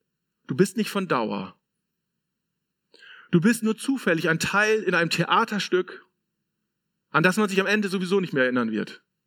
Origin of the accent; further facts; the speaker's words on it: Lower Saxony, Germany; weil ich bin aus Friese.